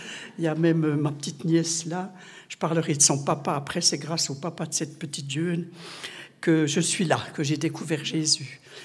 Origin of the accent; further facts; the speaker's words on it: Grand Est, France; born there; Je suis née dans les Vosges le 22 octobre 1945. Je viens d'avoir 80 ans cette semaine.